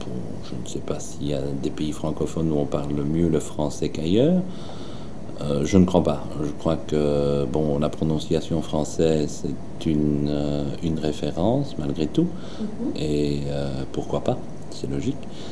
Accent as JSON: {"language": "French", "region": "Wallonia", "country": "Belgium", "accent": "Walloon", "said": "Moi, j'ai un accent, ça c'est clair. J'ai un accent wallon."}